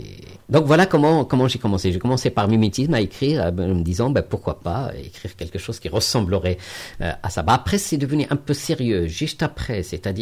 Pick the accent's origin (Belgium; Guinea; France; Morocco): Morocco; moved away as an adult; je suis né au Maroc et je suis resté au Maroc jusqu'à tard, en fait. J'ai fait toute ma formation, on va dire, que ce soit de poétique ou autre, au Maroc, jusqu'à 24 ans, avant d'arriver ici.